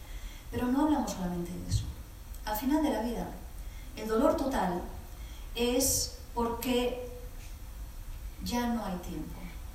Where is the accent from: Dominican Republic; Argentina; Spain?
Spain; Alicante, Valencian Community; yo soy de Alicante, del sur de España